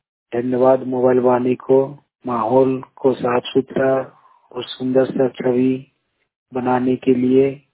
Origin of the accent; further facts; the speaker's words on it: Kasmar, Jharkhand, India; ग्राम कसमार छत्ती, पंचायत कसमार, जिला बोकारो, राज्य झारखंड का निवासी हूँ।